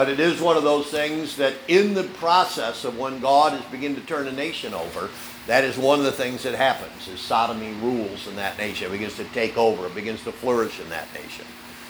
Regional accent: New York, United States; And, you know, I grew up in Cattaraugus County, barefoot or whatever else.

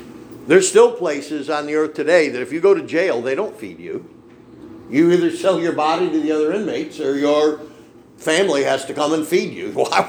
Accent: New York, United States; As an American citizen, a citizen of the state of New York, we even have people, Southerners, listen to this.

